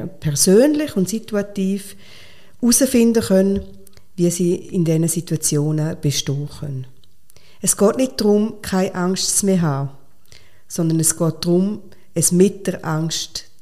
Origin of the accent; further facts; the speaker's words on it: Switzerland; Es könnte ja sein, dass ich an einem Bauernhof vorbeikomme, also was in vielen Tageswanderungen bei uns in der Schweiz der Fall ist.